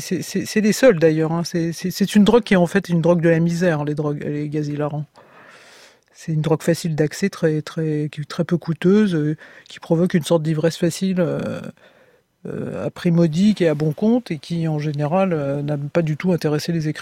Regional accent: France

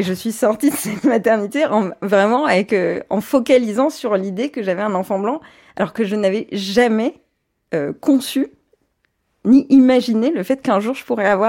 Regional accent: Guadeloupe, France; Quand je suis en Guadeloupe, ça dépend ce qu'on a envie que je sois, puisque j'ai grandi en Guadeloupe.

